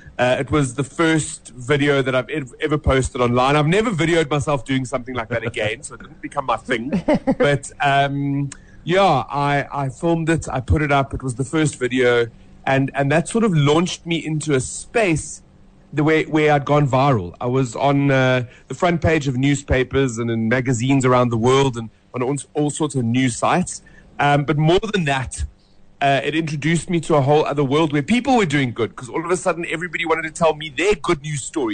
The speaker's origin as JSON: {"language": "English", "town": "Johannesburg", "region": "Gauteng", "country": "South Africa", "tie": "born or raised there", "said": "Yeah, look, I grew up in the south of Johannesburg. I've always been a Joburg boy. Obviously, I love all parts of South Africa."}